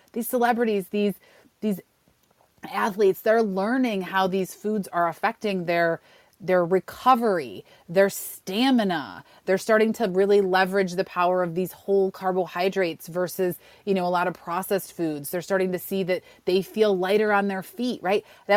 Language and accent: English; New York, United States; I grew up in Western New York, so the Buffalo Bills were my team